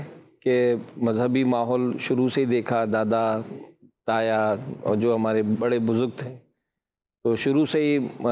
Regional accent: Hyderabad, Sindh, Pakistan; حیدرآباد سندھ سے ہی تعلق ہے اور پیدائش بھی وہیں ہوئی ہے

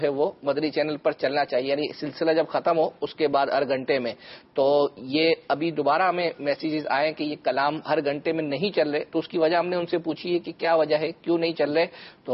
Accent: Karachi, Sindh, Pakistan; جی میں کراچی کا ہوں، اور کراچی کے علاقے یوں سمجھے کہ ویسے کھارادر سے ہمارا تعلق ہے

